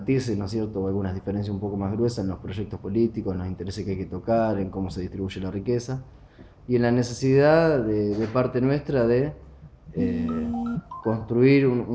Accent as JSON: {"language": "Spanish", "country": "Argentina", "said": "un futuro negro que nosotros ya vivimos como argentinos"}